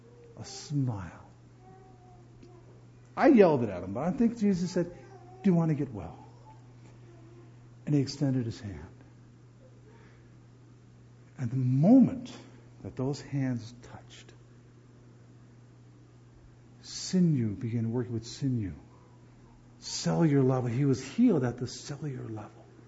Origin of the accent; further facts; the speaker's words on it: New Jersey, United States; I'm from New Jersey. I call home. My brother doesn't know me anymore. Do I have a New Jersey accent?